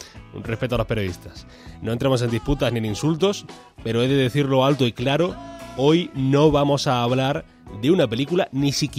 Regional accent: Granada, Andalusia, Spain; En Cádiz o en Granada, yo soy de Granada.

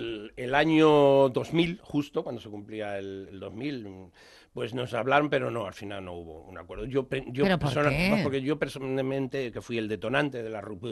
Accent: Brazatortas, Castilla-La Mancha, Spain; Sí, Brazatorta, mi pueblo, podría haber sido mi pueblo.

